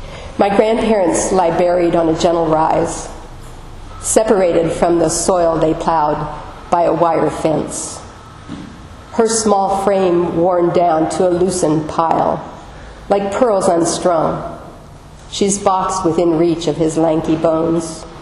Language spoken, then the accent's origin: English; Nebraska, United States; I grew up in Nebraska and my grandfather was a farmer there.